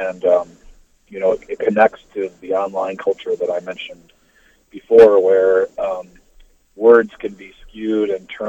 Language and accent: English; Wisconsin, United States; now in New Jersey, United States; I grew up in Wisconsin, so I'm somewhat aware of what that weather used to be like, but even in New Jersey, it's nothing like